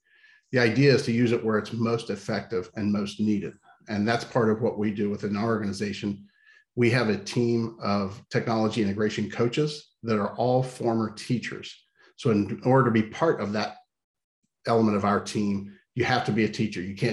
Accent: Ohio, United States; I'm originally from Central Ohio, grew up farming

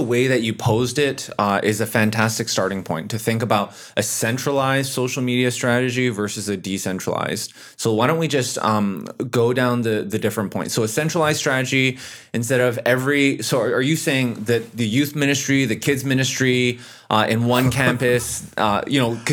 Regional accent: Canada; Yeah, but I'm Canadian.

